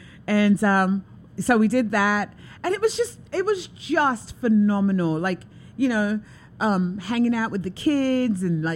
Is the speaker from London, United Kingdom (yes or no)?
yes; London, United Kingdom; I'm a Londoner, but I'm clueless now.